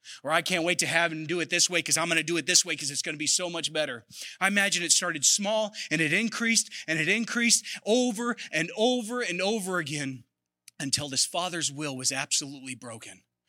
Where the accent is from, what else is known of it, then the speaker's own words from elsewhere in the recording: Iowa, United States; I'm from Iowa. We always used to have jokes about them eating people sometimes.